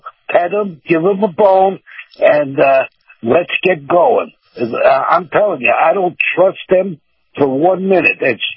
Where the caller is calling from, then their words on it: Largo, Florida, United States; from Largo.